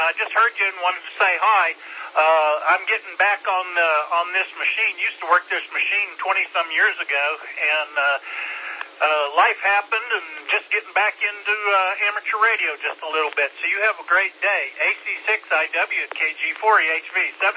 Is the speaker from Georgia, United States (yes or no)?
no; Simi Valley, California, United States; But I'm native also from Simi.